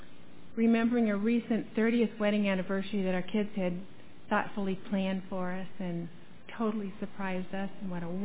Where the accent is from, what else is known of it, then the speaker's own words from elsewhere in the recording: Erie, Pennsylvania, United States; I grew up in Erie, PA, and some of you people are here tonight.